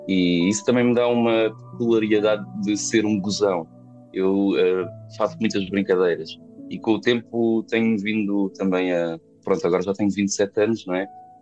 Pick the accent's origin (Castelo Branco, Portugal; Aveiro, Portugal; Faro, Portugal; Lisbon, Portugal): Faro, Portugal; nasci em Faro, cresci cá também, fui cá criado.